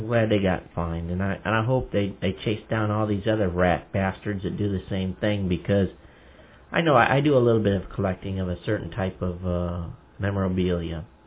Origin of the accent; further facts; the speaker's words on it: United States; I know as an American, you know, we value our freedom of speech considerably.